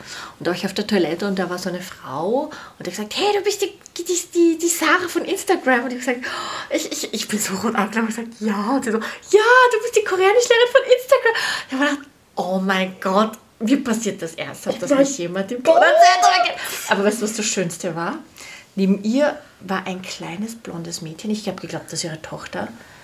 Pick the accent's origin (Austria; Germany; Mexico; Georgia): Austria; Wir haben ja sehr viele, man nennt es ja Hidden Champions, also Firmen, die sind hauptsächlich bei uns in Niederösterreich, in der Steiermark